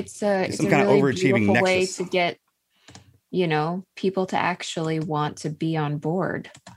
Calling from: Riverview, Florida, United States; Tampa. Well, Riverview, technically, but Florida, Tampa Bay area.

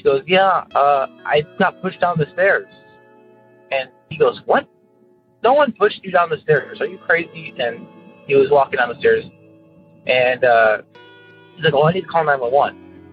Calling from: Carol Stream, Illinois, United States

